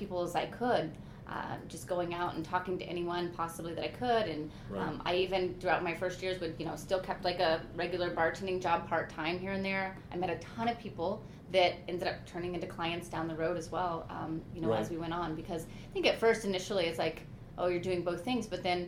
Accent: St. Louis, Missouri, United States; Exactly. I came from St. Louis.

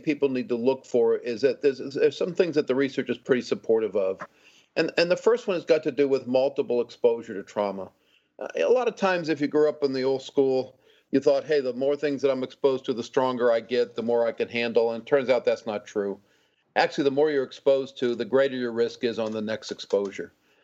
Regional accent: New Orleans, Louisiana, United States; I'm from New Orleans and the Gulf Coast, and something that really does get my attention.

